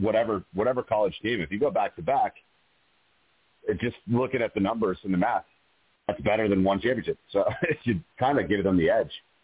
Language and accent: English; Canada; And I'm from Canada. I'm a UConn fan